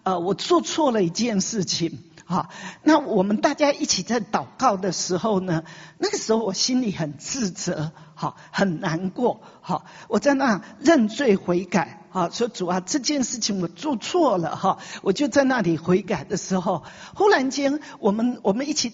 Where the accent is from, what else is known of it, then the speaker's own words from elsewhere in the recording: Taiwan; 因为我们台湾人，在日本式爸爸妈妈都在日本式的教育底下是比较严厉